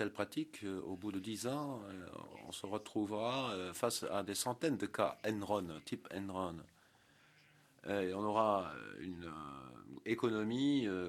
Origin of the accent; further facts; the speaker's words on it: France; je viens de France